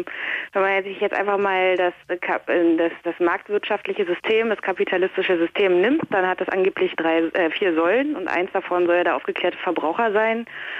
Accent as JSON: {"language": "German", "country": "Germany", "said": "Ich bin Deutsche."}